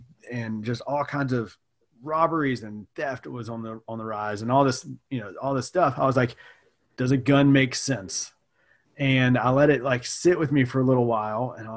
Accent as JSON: {"language": "English", "region": "the South", "country": "United States", "tie": "born or raised there", "said": "And growing up, I grew up in the South, so it's all red down there."}